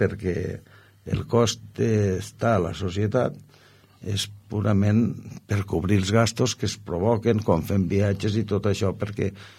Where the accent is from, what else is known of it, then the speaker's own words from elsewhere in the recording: Balaguer, Catalonia, Spain; Jo no visc a Balaguer, però jo sóc de Balaguer.